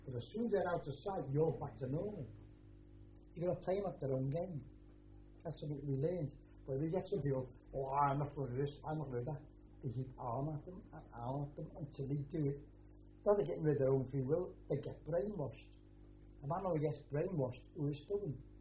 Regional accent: Liverpool, North West England, United Kingdom; I even met Chinese who would tell me all about my hometown, Liverpool, about the pubs there and all that.

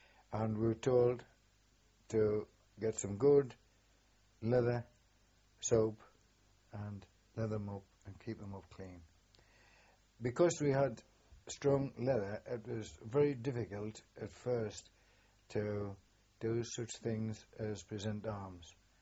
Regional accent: Shiny Row, North East England, United Kingdom; accent: Geordie; But my accent was never a strong Geordie accent, because I'd come from round about the Shiny Row area, which is halfway between Sunderland and county city of Durham

